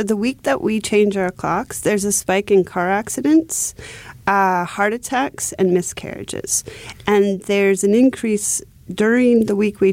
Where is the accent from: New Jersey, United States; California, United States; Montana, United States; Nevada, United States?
California, United States; I come from California, Southern California, where we didn't have seasons.